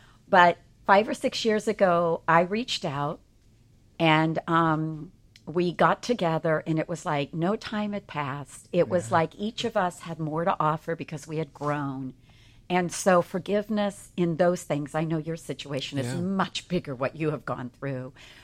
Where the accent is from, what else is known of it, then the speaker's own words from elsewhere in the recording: Ohio, United States; I'm actually from Ohio.